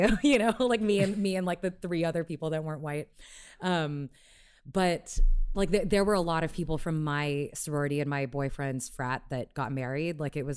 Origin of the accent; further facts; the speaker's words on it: Houston, Texas, United States; where I was killing time before Peace Corps because I grew up in Houston.